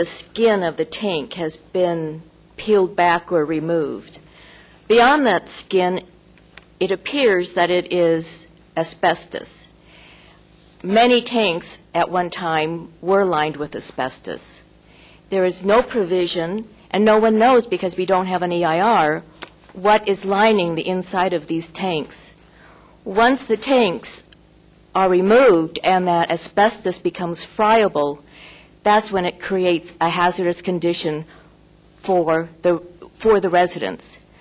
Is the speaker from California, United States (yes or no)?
yes; University Park Estates, California, United States; I'm from University Park Estates, and I've been previous past president of the association as well.